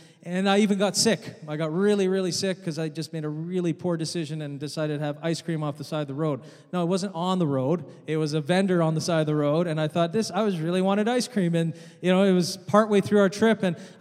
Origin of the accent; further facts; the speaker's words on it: Canada; No, close. I came from Canada.